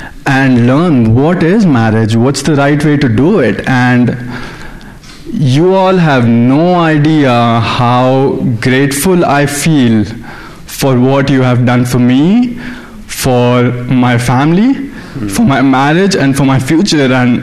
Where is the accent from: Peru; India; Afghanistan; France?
India; I originally come from India. I'm sure my accent gave it away.